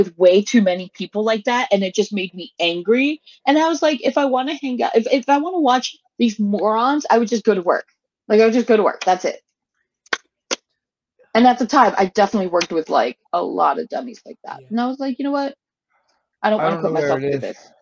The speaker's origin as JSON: {"language": "English", "region": "Texas", "country": "United States", "said": "As a Texan, I can tell you, it's Houston."}